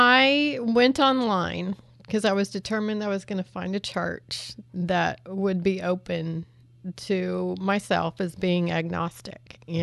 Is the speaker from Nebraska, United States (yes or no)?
yes; Nebraska, United States; I grew up in Nebraska, and he had some family that was in Nebraska.